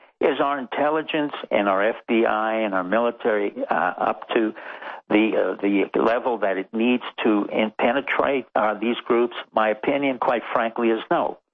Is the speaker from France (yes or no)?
yes; Toulouse, Occitania, France; English is a second language; When I grew up in France, in the southwest of France, in Toulouse